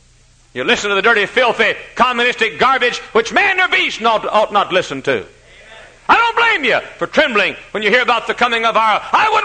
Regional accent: Texas, United States; I came here 14 years ago. We came from Texas.

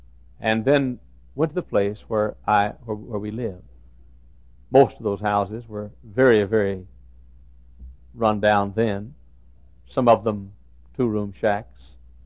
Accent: Dallas, Texas, United States; the west side, southwest side of the city of Dallas, my hometown. It's been over 10 years since I spoke in the neighborhood where I grew up called the Oak Cliff section. I grew up out in the south part of the Oak Cliff section, which is called Lisbon

